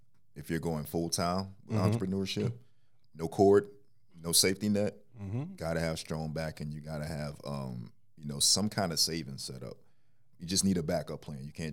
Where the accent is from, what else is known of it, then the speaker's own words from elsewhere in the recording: Philadelphia, Pennsylvania, United States; now in Charlotte, United States; Philly, yeah.